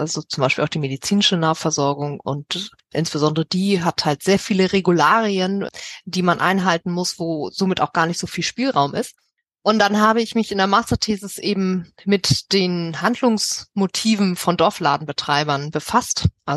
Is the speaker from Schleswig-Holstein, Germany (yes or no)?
yes; Schleswig-Holstein, Germany; Ich komme aus dem Norden Hamburgs, aus der Metropolregion sozusagen, also eine halbe Stunde von Hamburg entfernt, aus Schleswig-Holstein.